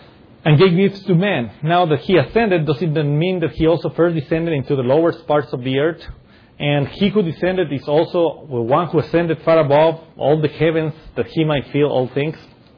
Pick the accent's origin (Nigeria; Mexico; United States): Mexico; I'm from Mexico, that one comes first to mind